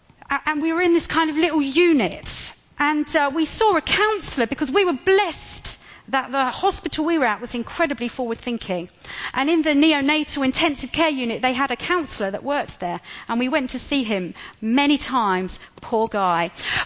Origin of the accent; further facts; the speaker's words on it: United Kingdom; our culture as British people is that whole stiff upper lip thing